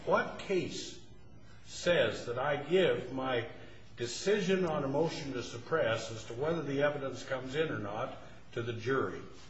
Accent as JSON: {"language": "English", "region": "Idaho", "country": "United States", "said": "and I'm from Idaho, so I don't say it right."}